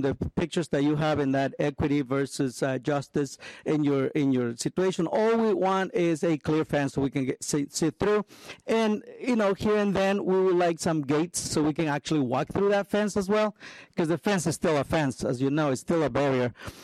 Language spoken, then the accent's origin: English; Guatemala; now in Northfield, United States; First of all, I'm from Guatemala. I'm a first-generation immigrant. I live in Northfield, Minnesota